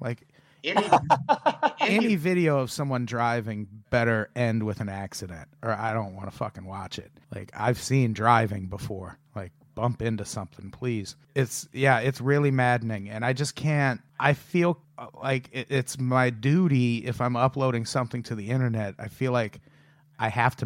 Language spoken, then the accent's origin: English; Illinois, United States; And it was historic for me because I was born and raised in Illinois, which is where the Cubs are at.